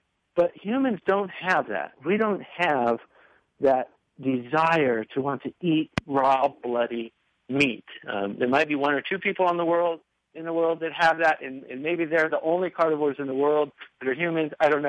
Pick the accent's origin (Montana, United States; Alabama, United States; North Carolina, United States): Montana, United States; I grew up on meat. I mean, I grew up in Montana, you know, meat, potatoes diet.